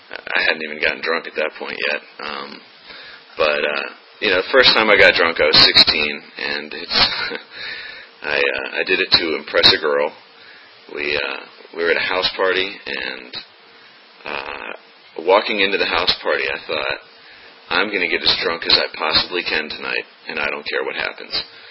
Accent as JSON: {"language": "English", "region": "Maryland", "country": "United States", "tie": "born or raised there", "said": "You know, I grew up in Maryland, in Montgomery County, just outside D.C., and, grew up in a very loving home."}